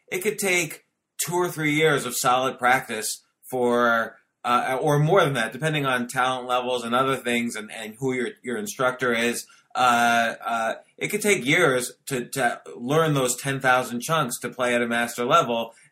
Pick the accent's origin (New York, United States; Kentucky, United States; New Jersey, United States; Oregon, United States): New York, United States; Oh, man, I grew up in Washington Square Park.